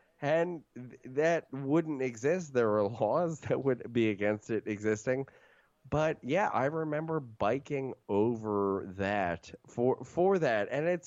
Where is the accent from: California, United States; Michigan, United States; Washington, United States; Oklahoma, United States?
California, United States; San Francisco; not just from living and growing up in San Francisco, but I used to work as a camp counselor in the Marin Headlands for the YMCA